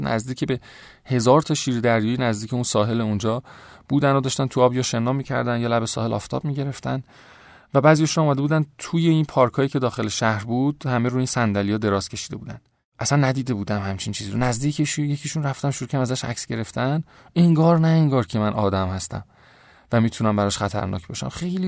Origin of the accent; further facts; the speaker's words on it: Iran; شاید به خاطر اینکه مثلا ما ایرانی هستیم